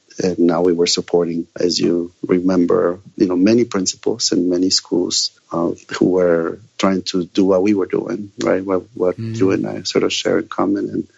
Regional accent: Mexico; when I grew up in Mexico, or as I was growing up in Mexico

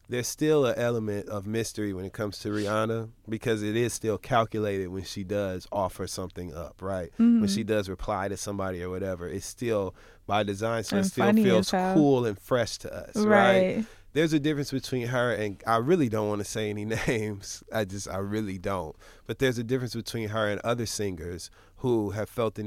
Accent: Michigan, United States; I'm from Michigan.

